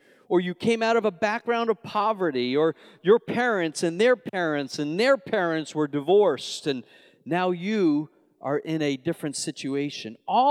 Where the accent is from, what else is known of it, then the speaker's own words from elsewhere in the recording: Long Island, New York, United States; accent: New York; I'm from Long Island. What's wrong with that? From Long Island, New York. So I made a decision that I was going to do everything I can to mellow out that New York accent.